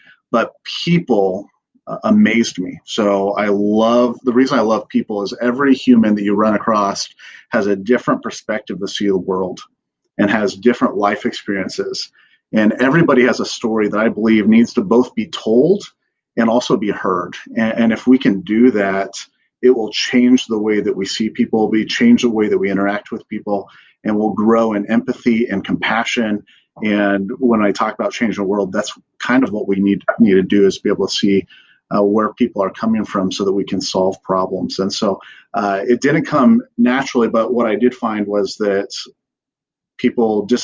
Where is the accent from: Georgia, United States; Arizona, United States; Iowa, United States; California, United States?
Iowa, United States; Newton; But I'm an Iowa guy. So I am a Drake alum, a 2012. But I haven't traveled very far. I'm from Newton, Iowa, originally